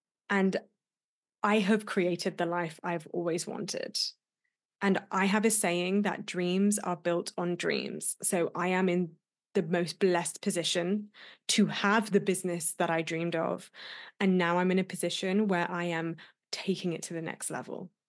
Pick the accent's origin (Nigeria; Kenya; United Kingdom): United Kingdom; England; if you can tell from my accent, I'm British